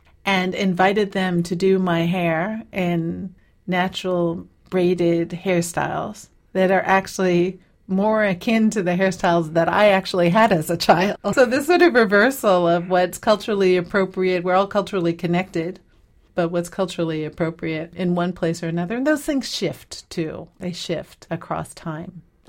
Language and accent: English; Washington, District of Columbia, United States; And I grew up in Washington, D.C.